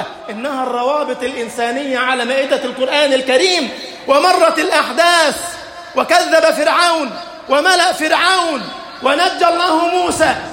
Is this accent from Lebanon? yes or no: no; Egypt; اجعل بلدنا مصر أمنا أمانا، سخاء رخاء.